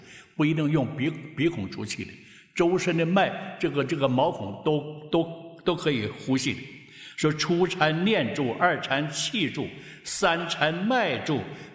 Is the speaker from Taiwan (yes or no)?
yes; Taiwan; now in United States; 我们从台湾来啊，到了美国啊